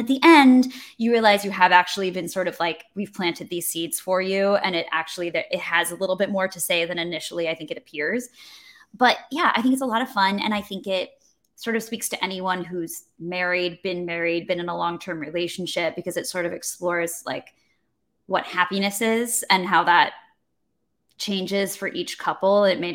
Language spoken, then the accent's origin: English; Detroit, Michigan, United States; And this was like, I grew up in Detroit, but I would come visit the city and visit my friends from summer camp.